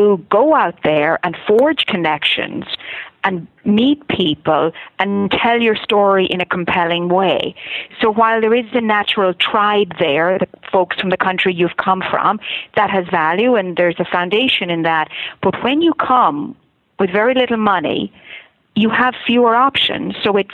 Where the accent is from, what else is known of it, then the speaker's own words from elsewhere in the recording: Ireland; moved away as an adult; now in New York, United States; Think that's less to do with my being Irish and more to do with the culture that is in New York